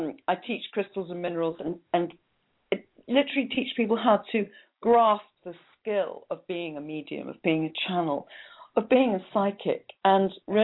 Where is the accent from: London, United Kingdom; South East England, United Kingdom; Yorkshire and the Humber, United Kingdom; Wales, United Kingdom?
Wales, United Kingdom; Cardiff; Oh, well, I'm from Cardiff. That's where I'm from.